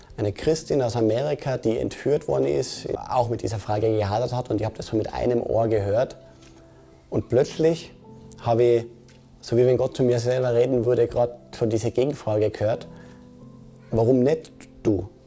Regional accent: Innsbruck, Tyrol, Austria; Ich bin geboren und aufgewachsen in Innsbruck, in Tirol.

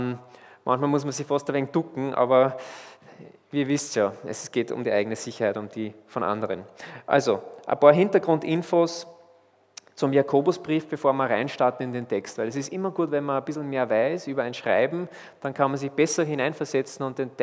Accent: Austria; das heißt ja bei uns in Österreich Pickerl

